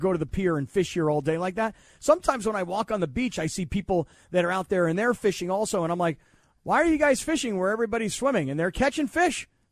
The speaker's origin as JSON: {"language": "English", "region": "New York", "country": "United States", "tie": "born or raised there", "said": "This is in upstate New York."}